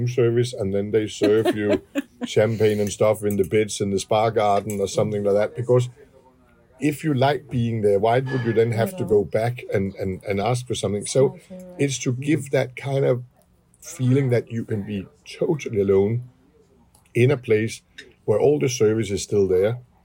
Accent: Denmark; we are from Denmark.

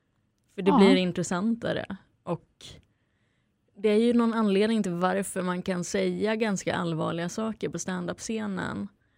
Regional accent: Luleå, Norrbotten County, Sweden; jag växte upp i Luleå med vanlig kärnfamilj som var väldigt normal och trevlig och fin.

